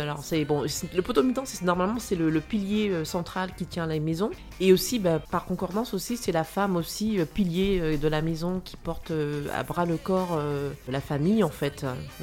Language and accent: French; French Antilles, France; Parce que bon, je suis des Antilles, donc il faut imaginer le bassin, donc c'est l'Amérique, c'est la Caraïbe.